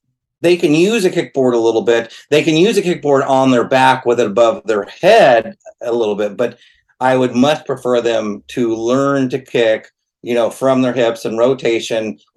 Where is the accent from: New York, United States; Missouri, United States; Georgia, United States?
Missouri, United States; Well, I grew up in Missouri, out in farm country